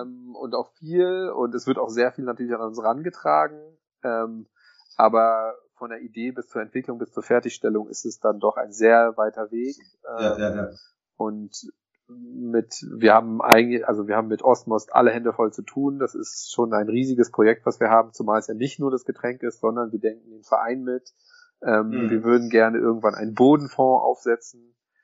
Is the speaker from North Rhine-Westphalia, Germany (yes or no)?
no; Berlin, Germany; ich bin auch West-Berliner und da gibt's, also ich bin in den 80ern geboren, also habe auf jeden Fall noch Wende und so mitbekommen